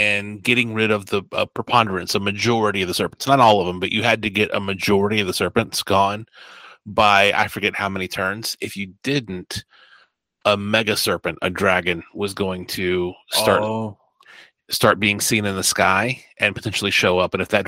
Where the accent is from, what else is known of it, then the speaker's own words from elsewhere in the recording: United States; Obviously, as an American, I've got no real point of view on the Troubles